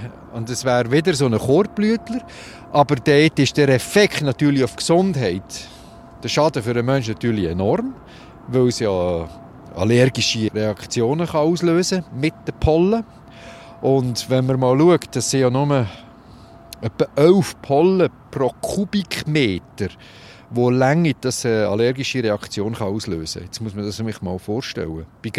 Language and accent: German; Switzerland; bei uns in der Schweiz